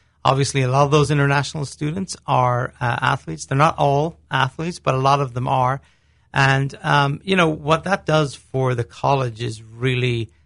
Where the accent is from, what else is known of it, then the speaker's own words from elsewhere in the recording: Ireland; I grew up in Ireland.